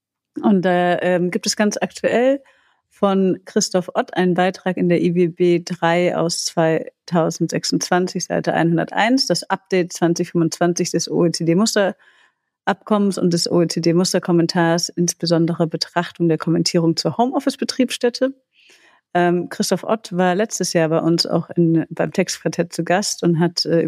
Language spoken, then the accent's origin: German; Rhineland, Germany; Ich mache mir wahrscheinlich gleich unbeliebt, wenn ich es sage, auch als Rheinländer.